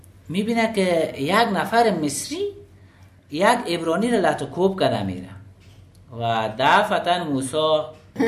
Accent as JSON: {"language": "Persian", "country": "Afghanistan", "said": "ما افغان ها چی اگر در این طرف دولت هستیم چی علی دولت می جنگیم."}